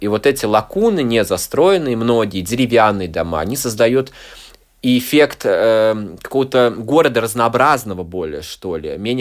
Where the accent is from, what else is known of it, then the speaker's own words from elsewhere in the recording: Saint Petersburg, Russia; now in Riga, Latvia; я, в общем, ощущаю себя во многом и как питерец в том числе, потому что всю жизнь там прожил, почти всю жизнь.